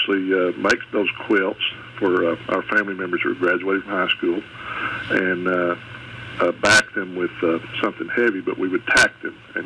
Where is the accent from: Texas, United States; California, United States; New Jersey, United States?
Texas, United States; Odessa; also born or lived in McCamey, Texas; I was born and raised in Odessa, Texas.